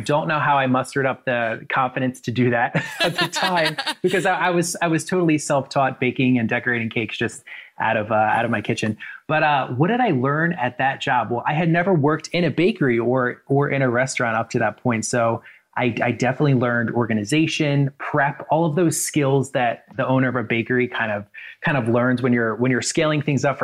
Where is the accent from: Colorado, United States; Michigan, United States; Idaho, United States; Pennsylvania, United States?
Pennsylvania, United States; Philadelphia; You know, Philly is, I think it's really similar to New York or any big city, where even having lived here all my life, I feel like every time I visit Philadelphia, I always discover something new.